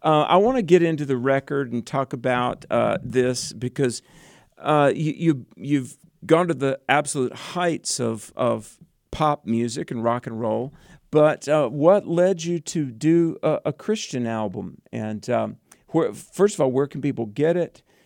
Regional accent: the South, United States; I'm from the South, y'all.

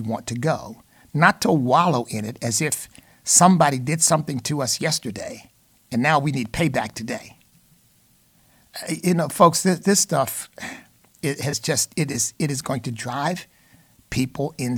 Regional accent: United States; Look, I'm an American of African ancestry.

